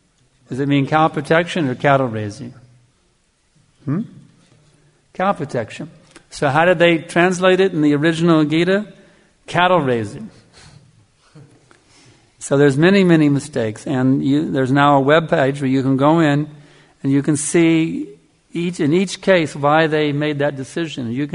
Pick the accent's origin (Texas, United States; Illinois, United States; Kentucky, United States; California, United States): Texas, United States; now in Australia; I don't know what you call it here in Australia, but I'm from Texas, and when somebody talks about cattle raising, that means something.